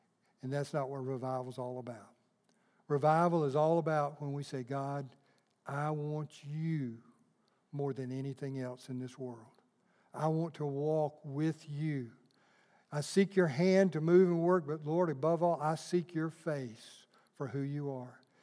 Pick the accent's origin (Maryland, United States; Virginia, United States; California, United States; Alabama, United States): Alabama, United States; Evergreen; Now, when I was growing up in Evergreen, Alabama, we had revival twice a year.